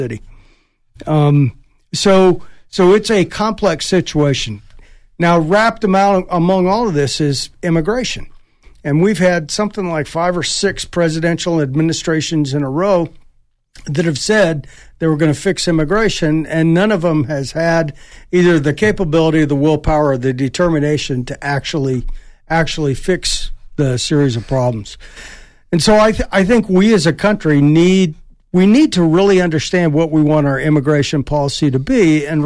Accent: Sierra Vista, Arizona, United States; also born or lived in Sells; Oh, no. My hometown was Sierra Vista. I lived for a couple of years out in Sells on the Tono Autumn Reservation. One of the times my dad was in Vietnam, but mostly Sierra Vista.

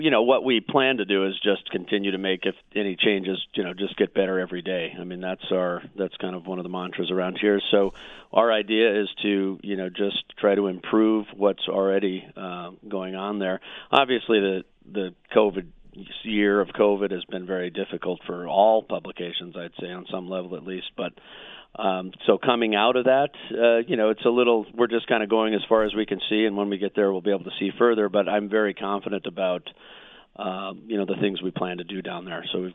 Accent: Phoenix, Arizona, United States; Well, I'm a native of the Valley of Phoenix, and I grew up in Phoenix.

